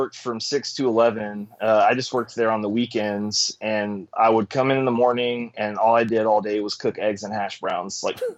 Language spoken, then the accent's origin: English; Rowlett, Texas, United States; also born or lived in Mesquite; Originally, when I was born in Mesquite, and then lived in Rowlett and moved to Roy City, but always been in Texas, never moved outside.